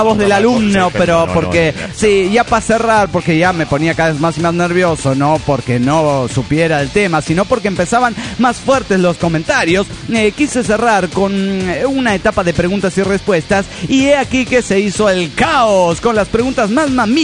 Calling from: Pasto, Nariño, Colombia; A los putazos en Colombia nos reconocen enseguida por nuestro hablado o nos confunden con ecuatorianos, pero en un paseo con mis amigos a Cartagena nos confundieron varias veces con mexicanos

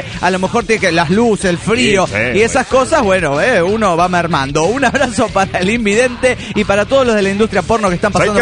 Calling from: San Luis, Argentina; de San Luis, República Argentina.

